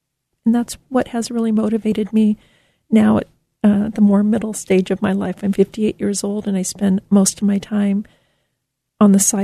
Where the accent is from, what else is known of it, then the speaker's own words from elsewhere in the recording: Yuma, Arizona, United States; I grew up in Yuma, Arizona.